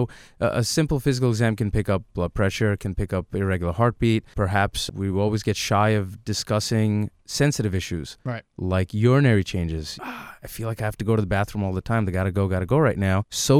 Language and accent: English; New York, United States; I am a local product. I grew up in Rockland County. I went to school at New Paltz in Ulster County